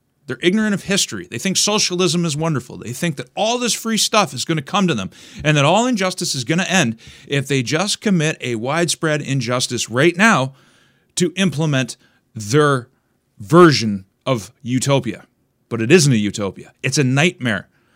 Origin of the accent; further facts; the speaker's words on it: Canada; Now, here I am in Canada speaking about the U.S. election. I'm doing whatever I can as a Canadian to try and wake Americans up